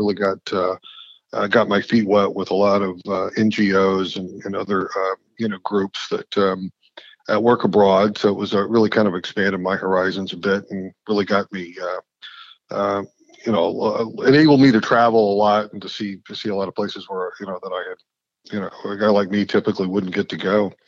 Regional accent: Springfield, Ohio, United States; I grew up in Springfield, Ohio, and ended up, you know, working at that newspaper for a couple summers

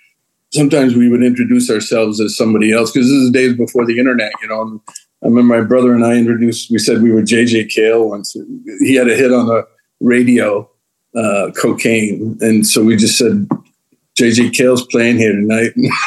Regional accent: Livermore Falls, Maine, United States; We were in central Maine, a little mill town called Livermore Falls.

